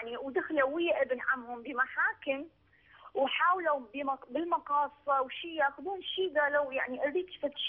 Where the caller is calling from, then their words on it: Iraq; أنا من العراق